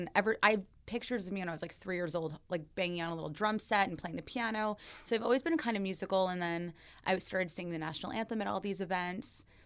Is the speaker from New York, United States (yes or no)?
yes; Long Island, New York, United States; moved away; we moved from Long Island, which I don't really like to promote. Okay. and I've since lost my accent.